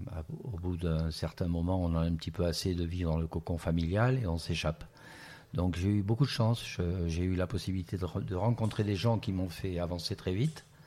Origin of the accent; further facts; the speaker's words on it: Toulouse, Occitanie, France; j'ai voulu rentrer sur Toulouse, et sur Toulouse, qui était ma ville natale